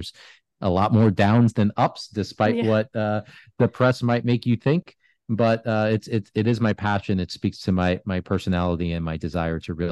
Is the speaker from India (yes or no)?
no; New York, United States; I grew up in New York.